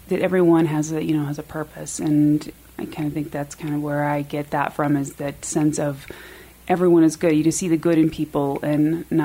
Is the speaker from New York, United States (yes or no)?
yes; New York, United States; So often as a New Yorker, you are just on the go, go, go